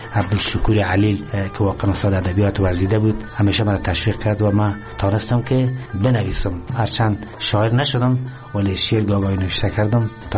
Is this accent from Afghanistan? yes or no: yes; Charikar, Parwan, Afghanistan; also born or lived in Mazar-i-Sharif; من در سال 1339 خورشیدی در شهر چاریکار متولد شدیم. دوران مکتب تا صنف 8 در لیسه سلطان غیاث الدین شهر مزار شریف سپری کردیم و دوره متوسط و لیسه خود را در شهر چاریکار